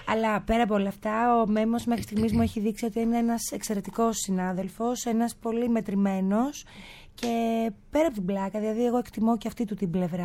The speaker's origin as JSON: {"language": "Greek", "town": "Arta", "region": "Epirus", "country": "Greece", "said": "Η Άρτα είναι η πόλη μου."}